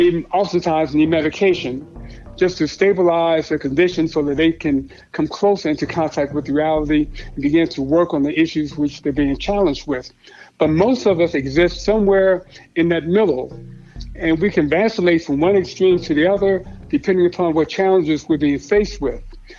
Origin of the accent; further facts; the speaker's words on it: Chicago, Illinois, United States; I grew up in Chicago on the South Side. I'm the youngest of three sons. And no one on the South Side of Chicago ever had a psychological problem while I was growing up. I grew up during the 50s and 60s there.